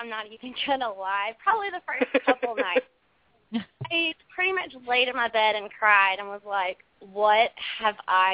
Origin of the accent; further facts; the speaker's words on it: Woodland, Alabama, United States; now in Valdosta, United States; I'm calling from Valdosta, Georgia. I'm stationed at Moody Air Force Base, so that's where I'm at tonight. And where are you originally from? I'm originally from Woodland, Alabama.